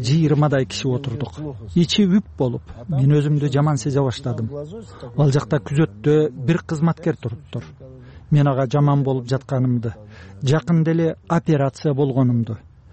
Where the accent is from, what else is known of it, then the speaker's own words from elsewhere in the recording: Bishkek, Kyrgyzstan; Мен Бишкектенмин десем, сенин мекенин Кыргызстан деп жооп берди.